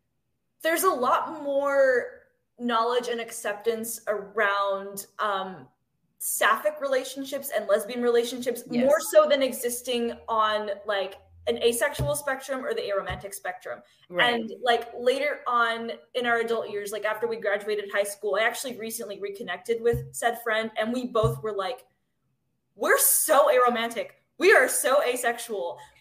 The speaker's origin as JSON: {"language": "English", "town": "Los Angeles", "region": "California", "country": "United States", "tie": "born or raised there", "also_born_or_lived": "New York", "said": "I was born in Manhattan, but I didn't really live in the city at all until now. I grew up in the LA area until I was 7"}